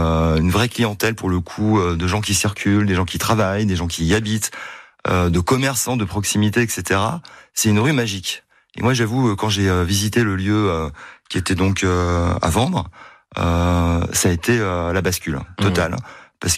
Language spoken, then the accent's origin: French; Strasbourg, Grand Est, France; born there; je suis né à Strasbourg, ouais.